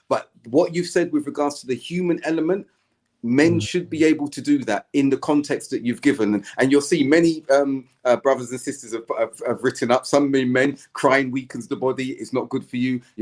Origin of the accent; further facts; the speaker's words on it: United Kingdom; You know, being British, that I'm that's one aspect, the British stiff upper lip.